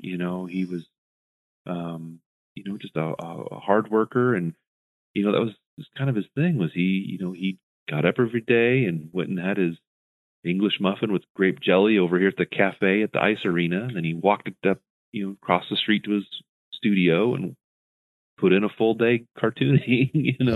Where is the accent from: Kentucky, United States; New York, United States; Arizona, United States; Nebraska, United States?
Nebraska, United States; And I'm originally from Nebraska